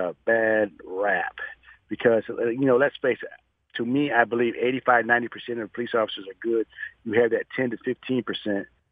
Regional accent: Toledo, Ohio, United States; now in Dallas, United States; Of course, I'm from Toledo, Ohio. That's why I'm a big time Browns fan.

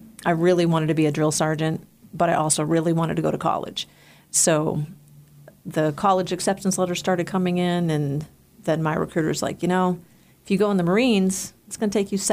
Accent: New Hampshire, United States; now in Christiansburg, United States; I'm married, two kids, live in Christiansburg. I'm originally from New Hampshire.

